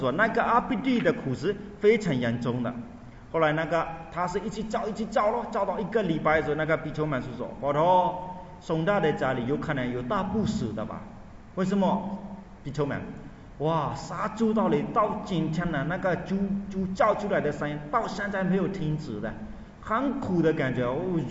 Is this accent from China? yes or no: no; Myanmar; Chinese is a second language; 我们缅甸人的心是信心是有的